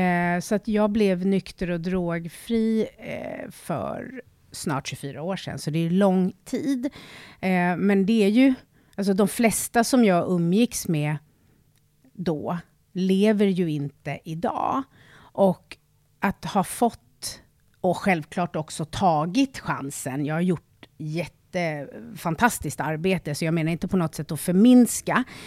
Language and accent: Swedish; Stockholm, Stockholm County, Sweden; jag är ju uppväxt med palestinasjalar i Skärholmen, atomkraft, nej tack, och så här, kvinnokamp varje 8 maj. Jag är 53 bast